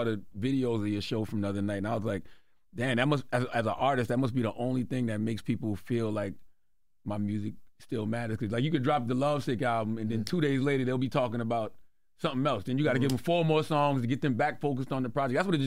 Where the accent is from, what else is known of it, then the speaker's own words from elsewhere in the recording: South Carolina, United States; now in New York, United States; I'm from South Carolina, but I remember here in New York